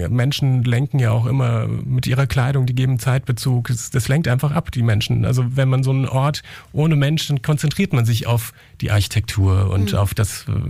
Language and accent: German; Hesse, Germany; ich komme aus der Nähe, also zwischen Darmstadt und Frankfurt.